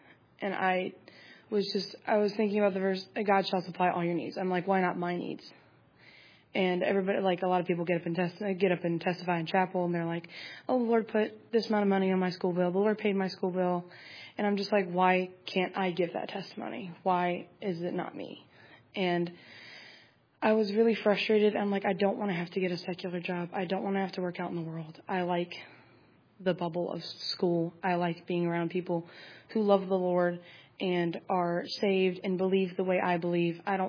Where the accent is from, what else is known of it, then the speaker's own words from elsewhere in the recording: Charlottesville, Virginia, United States; I'm from Charlottesville, Virginia, and I am a sophomore missions major.